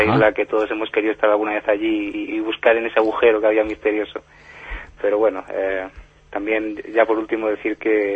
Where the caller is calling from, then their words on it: Toledo, Castilla-La Mancha, Spain; yo también soy de la ONCE, aquí de Toledo.